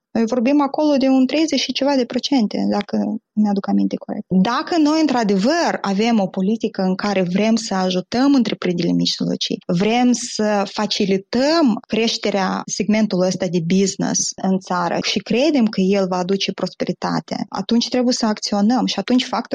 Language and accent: Romanian; Moldova; moved away; also born or lived in United States; eu am trăit în diferite țări, sunt plecată din Republica Moldova, am trăit inclusiv în Statele Unite și am călătorit foarte mult.